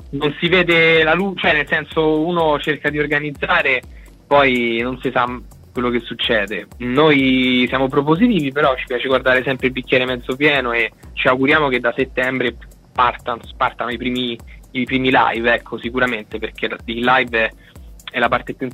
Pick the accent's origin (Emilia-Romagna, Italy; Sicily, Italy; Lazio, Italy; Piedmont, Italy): Lazio, Italy; Rome; Noi siamo di Roma, che per carità è bellissima, però un po' dispersiva.